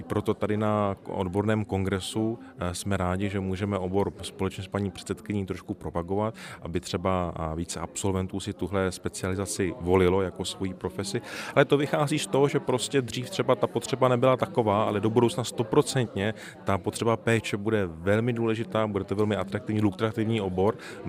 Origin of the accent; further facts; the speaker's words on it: Valašské Meziříčí, Zlín Region, Czechia; já jsem z Valašského Meziříčí třeba